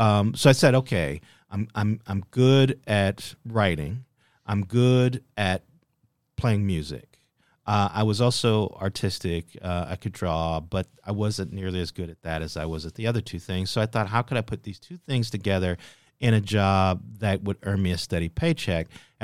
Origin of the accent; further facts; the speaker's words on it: Gary, Indiana, United States; We grew up together in Gary, and we played together when we were at Indiana University together.